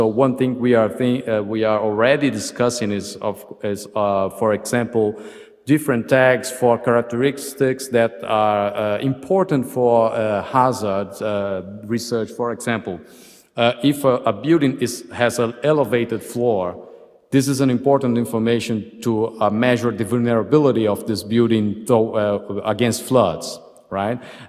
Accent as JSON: {"language": "English", "country": "Brazil", "said": "And as I am from Brazil as well"}